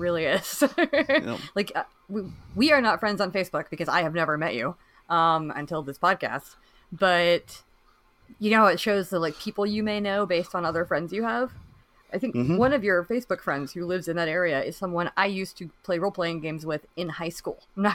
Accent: Cary, North Carolina, United States; And I grew up in Cary, North Carolina.

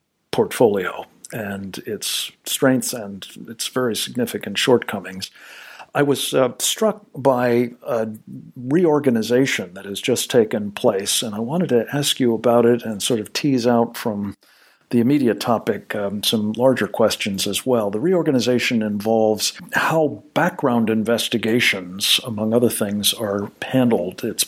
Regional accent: Ireland; We're Irish, after all.

